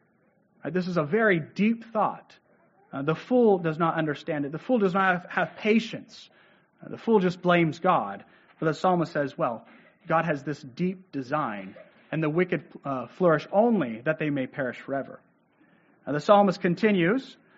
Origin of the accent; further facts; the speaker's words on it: California, United States; I'm from Southern California. Not too many evergreens down there, right?